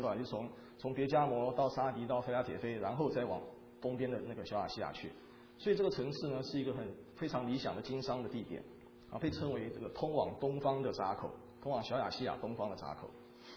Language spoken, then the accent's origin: Chinese; Taiwan; 我记得我小时候在台湾的时候也是随时地震的，